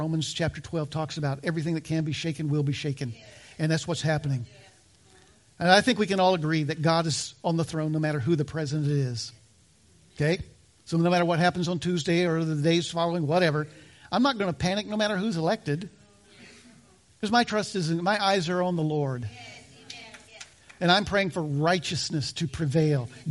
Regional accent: United States; Sorry, I'm an American. I believe in upholding our Constitution.

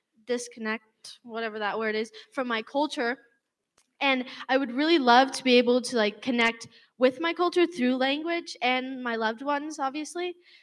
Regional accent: United States; as American kids going to a completely different country, it's going to be a hard transition, especially living there for a month.

